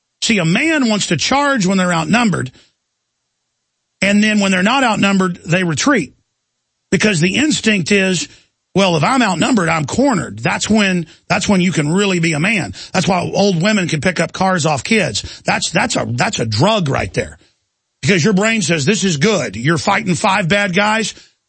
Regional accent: Dallas, Texas, United States; But the times in my life growing up in Dallas

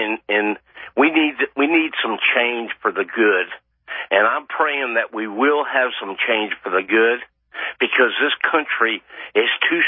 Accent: Miami, Florida, United States; Owen, I'll be 71 in December. I was born and raised in Miami.

